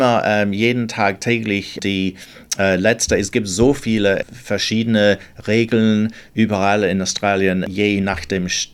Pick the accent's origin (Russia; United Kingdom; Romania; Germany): United Kingdom; Scotland; German is a second language; ich komme ursprünglich aus Schottland.